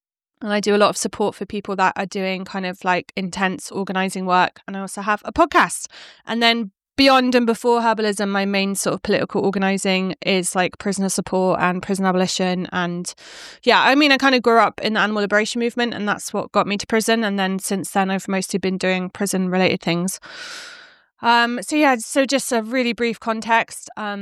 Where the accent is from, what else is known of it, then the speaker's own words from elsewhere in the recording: England, United Kingdom; I'm from England. My family are also Welsh and I've got Irish lineages as well. I've been a DIY herbalist since I was 21 and I'm 37 now.